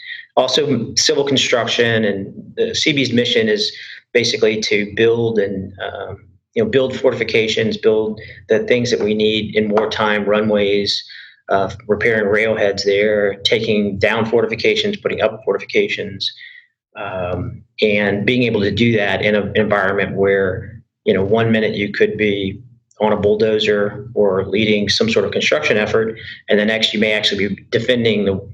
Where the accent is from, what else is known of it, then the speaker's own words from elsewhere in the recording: Lafayette, Louisiana, United States; And, you know, so I was born here, Lafayette General, raised here, went through Lafayette public school system.